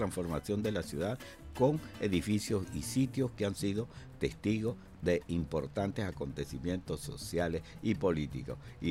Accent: Valencia, Carabobo, Venezuela; born there; iniciado en la ciudad de Valencia, mi ciudad natal

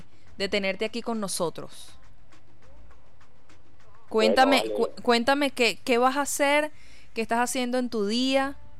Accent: Venezuela; me recuerda que nosotros somos lectores, los venezolanos?

